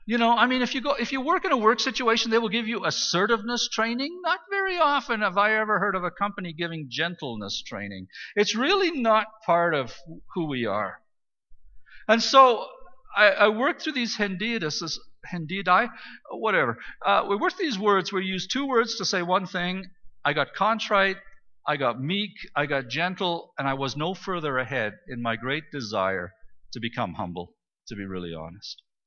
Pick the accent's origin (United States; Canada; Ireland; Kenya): Canada; Saskatchewan; Well, I grew up in Saskatchewan.